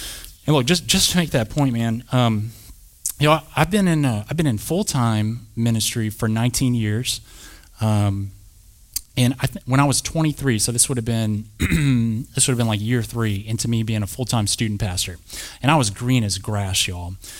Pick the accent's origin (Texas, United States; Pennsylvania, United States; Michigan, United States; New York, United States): Texas, United States; Plainview; And y'all, I grew up in West Texas, a little town called Plainview. So, I mean, cotton producing is what we do.